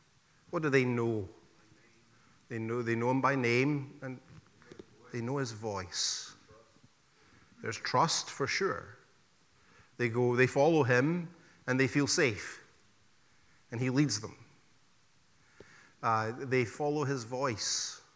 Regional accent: Scotland, United Kingdom; in my hometown, there's 5 million people and I think 7 or 8 million sheep. My home country in Scotland.

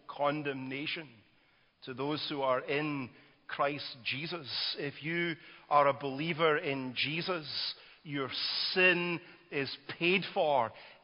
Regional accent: Glasgow, Scotland, United Kingdom; Robert Layton, who is the Episcopal Bishop of Glasgow, my hometown, in the 17th century in Scotland

